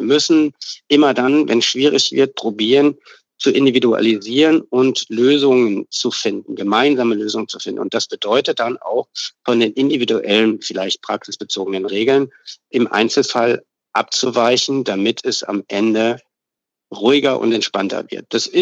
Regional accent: Berlin, Germany; mein Team und ich, wir kommen aus Berlin

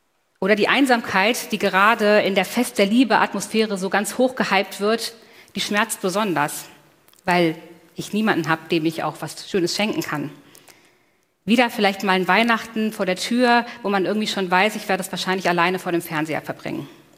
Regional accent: Germany; ich bin als Kind in der Eifel aufgewachsen, ein bisschen kälter als Berlin.

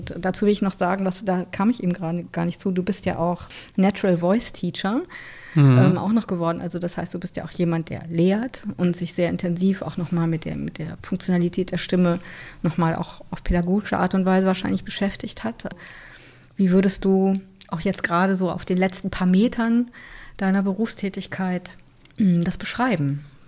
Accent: West Germany, Germany; weil ich bin ja auch als Wessi sehr früh in einem Ostorchester unterwegs gewesen

